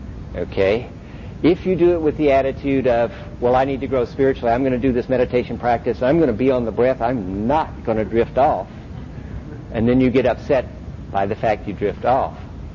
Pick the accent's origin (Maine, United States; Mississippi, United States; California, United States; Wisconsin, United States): California, United States; Not because I come from California. That doesn't give me any authority at all.